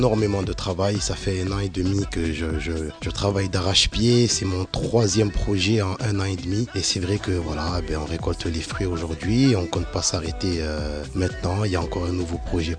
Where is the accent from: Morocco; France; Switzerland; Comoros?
Comoros; Moi, je suis des Comores. Et pareil, on cuisine aussi beaucoup le riz, les aloko.